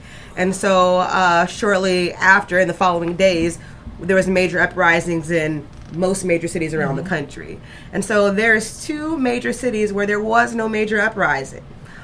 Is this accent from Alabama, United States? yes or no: yes; Alabama, United States; now in Columbus, United States; I'm not a Columbus native. I came here from Alabama.